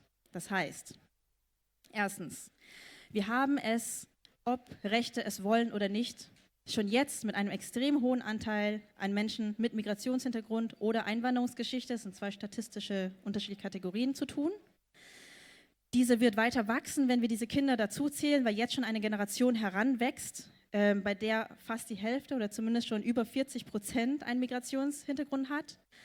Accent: Bavaria, Germany; wie ich zum Beispiel aufgewachsen bin in Niederbayern. Einziges Ausländerkind in einem Gymnasium mit über 1.000 SchülerInnen.

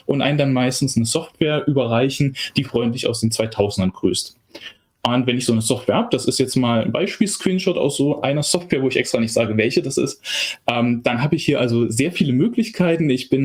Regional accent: Leipzig, Saxony, Germany; ich komme aus Leipzig, da wo die meisten von euch, glaube ich, jetzt am liebsten auch wären

